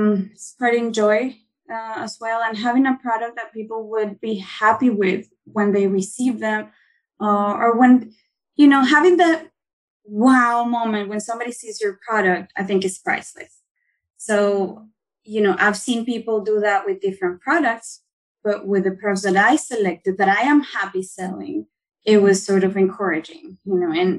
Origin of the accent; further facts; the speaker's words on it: Venezuela; English is a second language; now in United States; I'm from Venezuela.